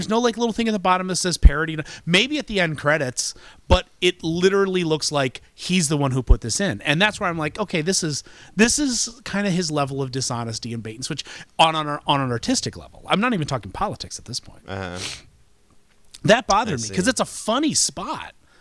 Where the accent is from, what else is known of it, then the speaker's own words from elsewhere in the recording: Flint, Michigan, United States; He literally goes and talks to his priests that he grew up with when, back in my hometown of Flint, Michigan.